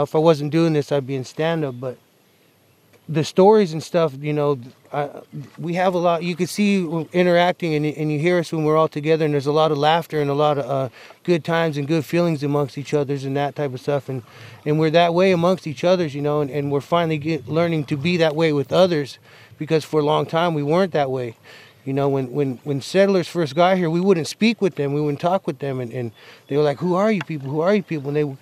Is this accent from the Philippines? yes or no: yes; Hapao, Cordillera Administrative Region, Philippines; And so when I say I'm from Hapao … now everybody knows that, okay, he's from over here